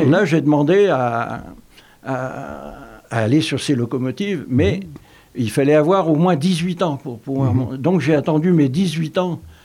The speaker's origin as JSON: {"language": "French", "town": "Saint-Jean-d'Angély", "region": "Nouvelle-Aquitaine", "country": "France", "tie": "born or raised there", "said": "Je suis né à Saint-Jean-d'Angély. C'est une sous-préfecture de Charente-Maritime. Enfin, à l'époque, c'était la Charente inférieure."}